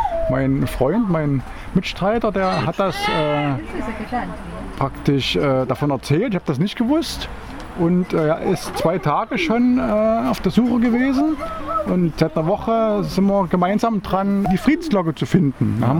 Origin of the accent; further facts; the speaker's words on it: Lauchhammer, Brandenburg, Germany; Er kommt aus Kamenz. Ich bin aus Lauchhammer, Brandenburg.